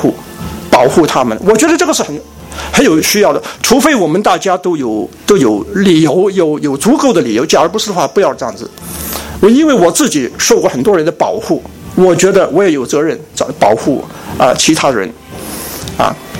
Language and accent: Chinese; Hong Kong; 我在香港是在一个小教会长大的。